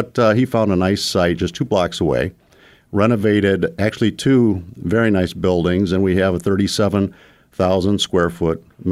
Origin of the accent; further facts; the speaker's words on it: Hammond, United States; born there; He lived in Hammond at the time. I was born in Hammond.